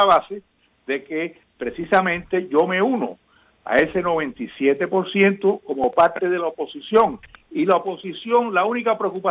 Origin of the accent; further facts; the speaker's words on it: Cuba; nosotros como cubanos y como opositores lo que tenemos que hacer es proteger nuestros intereses